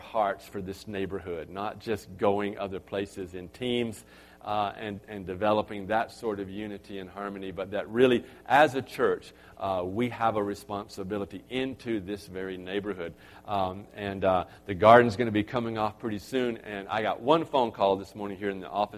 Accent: United States; because I know that I'm going to get convicted because I'm an American.

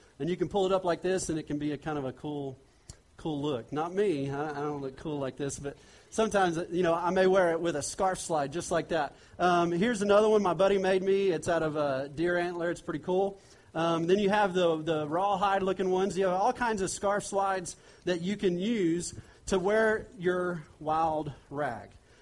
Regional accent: Bethany, Oklahoma, United States; born there; Well, I was born in Bethany, Oklahoma. Anybody know where Bethany, Oklahoma is? Yeah? Born in Bethany, Oklahoma, to parents.

